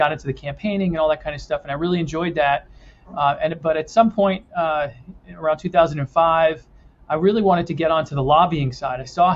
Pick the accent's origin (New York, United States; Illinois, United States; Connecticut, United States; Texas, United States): New York, United States; moved away as an adult; now in Pennsylvania, United States; So I grew up in New York and moved to Pennsylvania after college.